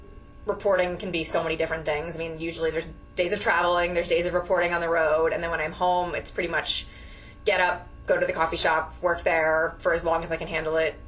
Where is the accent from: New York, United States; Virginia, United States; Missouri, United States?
Missouri, United States; St. Louis; I grew up in St. Louis. My first, like, sports obsession was the home run race in 1998. I was 11